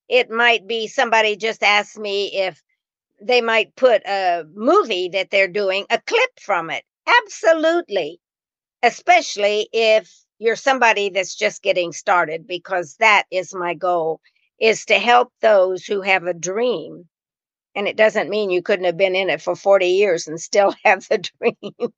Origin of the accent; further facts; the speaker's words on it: Columbus, Indiana, United States; I remember in my hometown in Columbus, Indiana, we brought in somebody from New York to do a production.